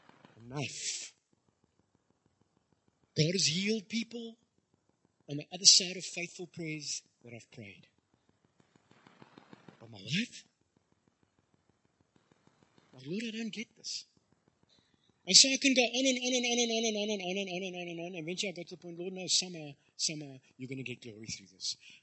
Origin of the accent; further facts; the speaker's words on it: the South, United States; I grew up in the South, so it was normal for them to see kids sniffing things in the streets.